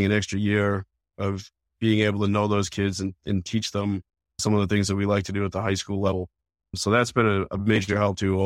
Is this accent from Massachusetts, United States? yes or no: yes; Burlington, Massachusetts, United States; So I grew up in Burlington. Burlington, Mass. Played hockey growing up.